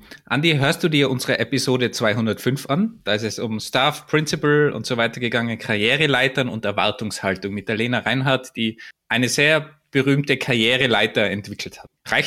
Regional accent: Tyrol, Austria; Das ist für mich als Tiroler schwierig mit den Bs und Ps. Das ist bei uns alles dasselbe.

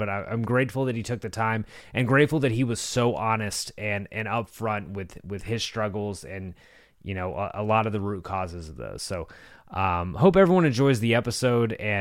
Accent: Texas, United States; I grew up in Texas where even in the 2000s, like travel ball was very prevalent.

